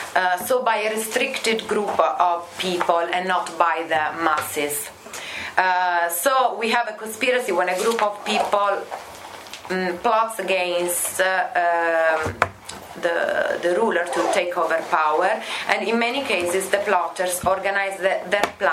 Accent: Italy; I am a research fellow here at the Renaissance Center. I'm from Italy.

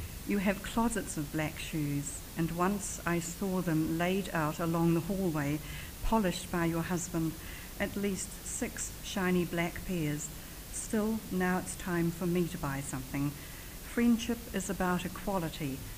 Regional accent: New Zealand; accent: New Zealand; my accent is a New Zealand accent

